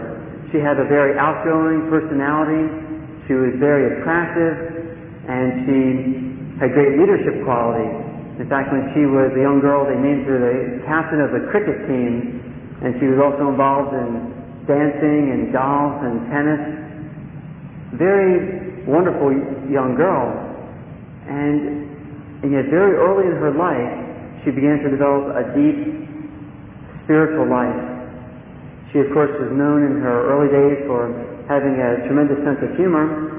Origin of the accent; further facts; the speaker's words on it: Northtown, Pennsylvania, United States; must confess, I was born and raised in Northtown, Pennsylvania, and this is my very first time at the Shrine of the Blue Army.